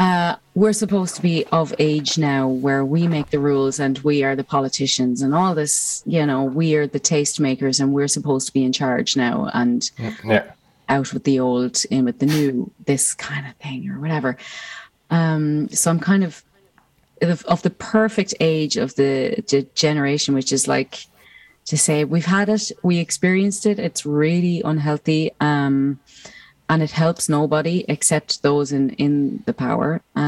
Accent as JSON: {"language": "English", "country": "Ireland", "tie": "born or raised there", "said": "growing up as an Irish person"}